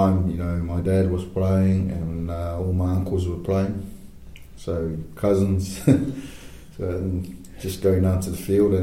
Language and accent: English; Apia, Tuamasaga, Samoa; Now, we are on the mainland of Upolu. That's the main island. We're the capital of Samoa Apia. That's where I'm from. And I've just been any other normal kid in the island.